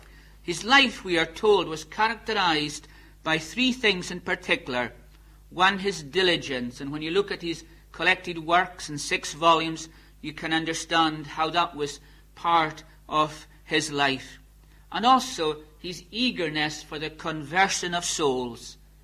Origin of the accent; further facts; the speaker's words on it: Scotland, United Kingdom; Now, being a Scotsman, I'm inclined to go to the Westminster Shorter Catechism.